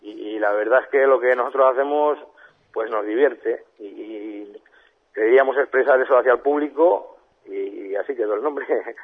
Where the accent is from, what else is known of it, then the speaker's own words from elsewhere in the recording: Arrabal, Castile and León, Spain; aparte de yo y Andrés, actualmente, que somos de Arrabal